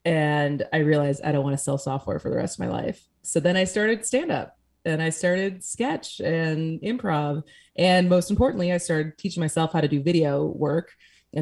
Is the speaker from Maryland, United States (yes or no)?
no; Madison, Wisconsin, United States; So grew up in Madison, went to Madison West, go Regents. My parents are from Wisconsin Rapids